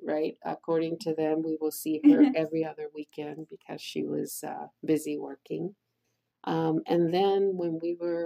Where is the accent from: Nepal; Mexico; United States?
Mexico; Nayarit; also born or lived in Puerto Vallarta; So I always say I'm from Nayarit. But my birth certificate says Puerto Vallarta, Jalisco. I was only born there.